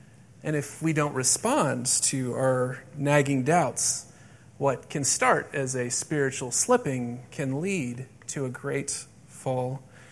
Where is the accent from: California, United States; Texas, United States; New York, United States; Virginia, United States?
Texas, United States; Dallas; So I grew up in Dallas, and one winter day I went outside as a teenager, and it was probably in the mid-30s, and the sun was out, so it was a freezing cold day by native Texan standards.